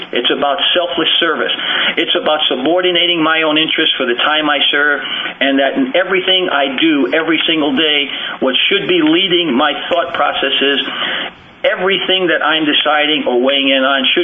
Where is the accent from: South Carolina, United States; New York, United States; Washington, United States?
New York, United States; Harlem; Most of the kids I grew up with in Harlem didn't graduate from high school.